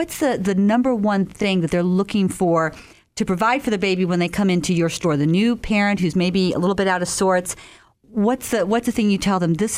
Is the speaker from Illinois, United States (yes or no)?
yes; Western Springs, Illinois, United States; in my hometown of Western Springs